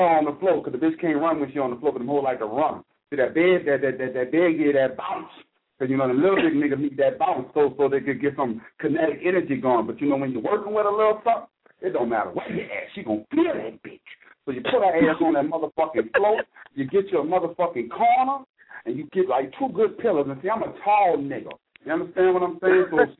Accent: New Orleans, Louisiana, United States; I say, bitch, I'm from New Orleans. You got me fucked up.

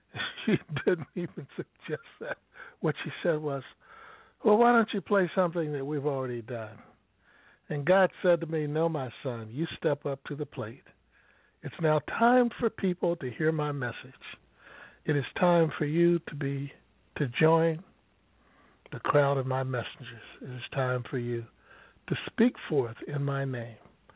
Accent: St. Louis, Missouri, United States; now in Dover, United States; I grew up in St. Louis, Missouri, and they had like a lot of places. Even we have in Dover now.

